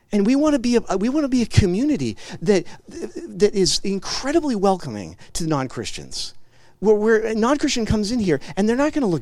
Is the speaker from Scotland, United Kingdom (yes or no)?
yes; Scotland, United Kingdom; and I'm not going to do it in a Scottish accent. Even though I am Scottish, I'm not William Wallace.